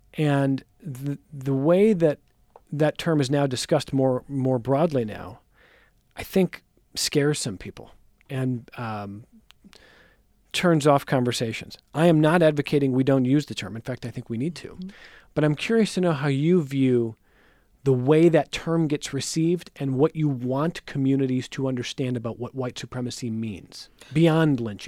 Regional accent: Ohio, United States; largely the school and suburban community I grew up in outside Cleveland, Ohio.

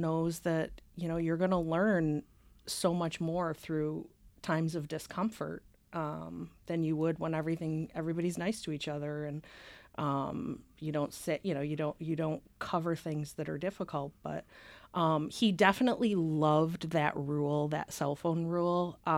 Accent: Ireland; I'm proudly Irish, so maybe that's one of the reasons why we got along so well over several years.

